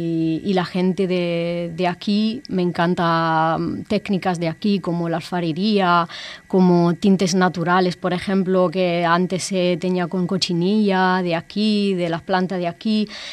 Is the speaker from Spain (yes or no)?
no; Italy; Spanish is a second language; Soy italiana.